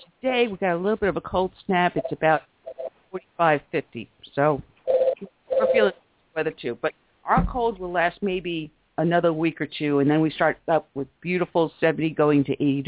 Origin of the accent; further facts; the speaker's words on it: Long Island, New York, United States; accent: New York; Well, I grew up on Long Island, so I know about the Battle of Long Island and all the other things that happened around with the Revolutionary War. And I was a cop in Brooklyn, too, so you can hear the New Yorker in me.